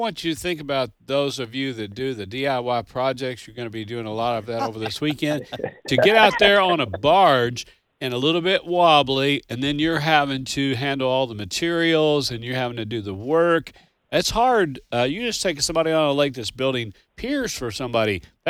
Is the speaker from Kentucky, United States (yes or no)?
yes; Owensboro, Kentucky, United States; Yeah, I grew up in Owensboro.